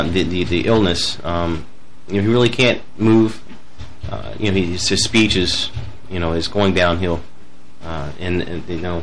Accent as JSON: {"language": "English", "town": "Toledo", "region": "Ohio", "country": "United States", "said": "Originally Toledo, Ohio."}